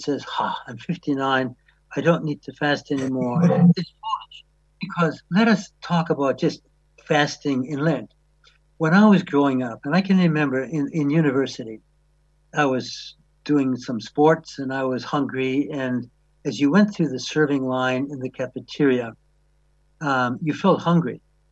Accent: Wisconsin, United States; And I remember when I was in high school, I grew up in Wisconsin.

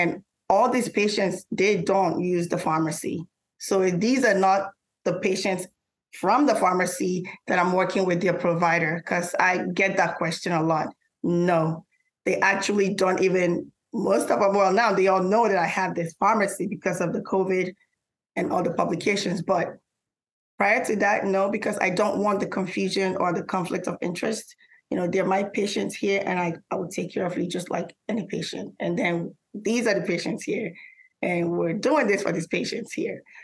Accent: Nigeria; Nigerian food. I'm from Nigeria. I enjoy cooking Nigerian food.

